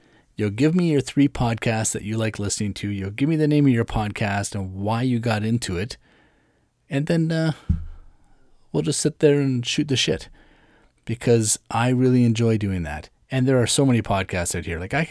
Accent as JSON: {"language": "English", "country": "Canada", "said": "I'm Canadian, so."}